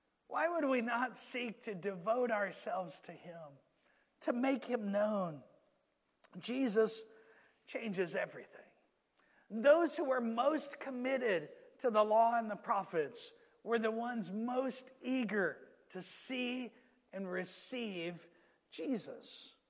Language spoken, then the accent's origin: English; Georgia, United States; You know, I grew up in Georgia, and in Georgia, as I was growing up, most people went to church.